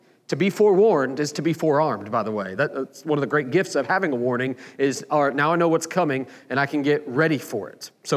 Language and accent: English; Oklahoma, United States; You know, growing up in Oklahoma, there was one thing that always notified everybody in the city that it was 12 o'clock noon on a Saturday.